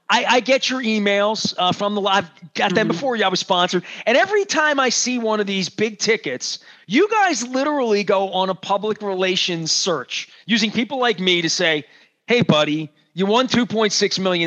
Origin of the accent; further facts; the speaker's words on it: Dundalk, Maryland, United States; I can't dream that big. You know what I mean? I'm from Dundalk.